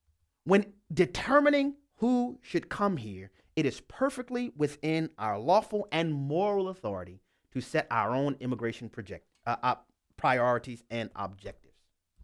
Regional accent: United States; I am an American.

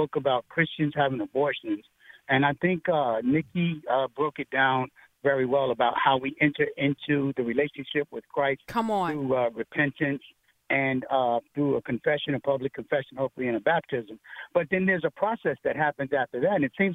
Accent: New York, United States; now in Texas, United States; I'm originally from New York

